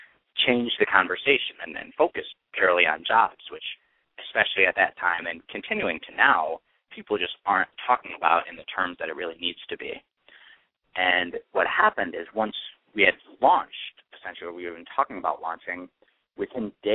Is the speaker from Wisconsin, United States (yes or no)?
yes; Milwaukee, Wisconsin, United States; Well, I grew up in Milwaukee. I was graduated from the University of Wisconsin-Madison in 2009.